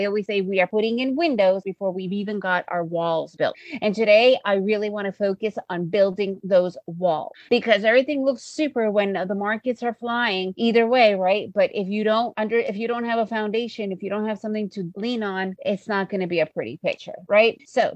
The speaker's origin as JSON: {"language": "English", "country": "United States", "tie": "born or raised there", "also_born_or_lived": "Soviet Union / Costa Rica", "first_language": "ru", "lives_now": "Guatemala", "said": "So I speak Russian as my main language, as my mother language. But because I was raised in the US, English is my main language."}